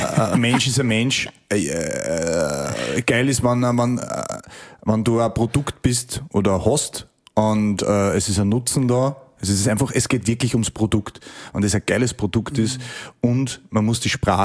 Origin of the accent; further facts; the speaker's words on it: Austria; sie haben Dinge gemacht, die vorher keiner gemacht hat bei uns in Österreich.